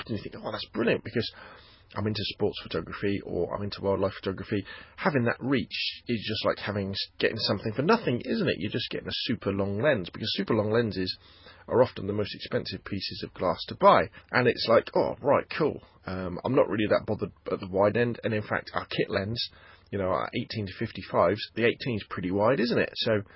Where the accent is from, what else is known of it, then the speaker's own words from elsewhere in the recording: Gosport, South East England, United Kingdom; photo walk down Gosport High Street. Kind of my version, my attempt at street photography. Again, it's my hometown